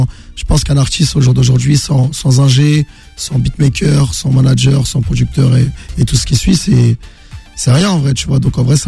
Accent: Meaux, Île-de-France, France; Je suis originaire de Meaux, dans le 77.

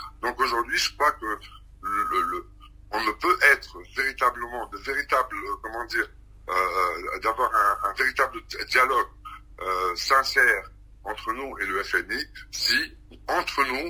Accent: Tunisia; rentrer après chez moi en Tunisie. On a la dignité puisqu'on se sent tunisien

